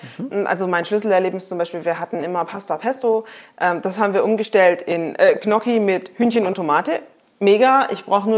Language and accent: German; Stuttgart, Baden-Württemberg, Germany; ich komme aus Stuttgart, ich bin 42 Jahre alt und bin selbstständig.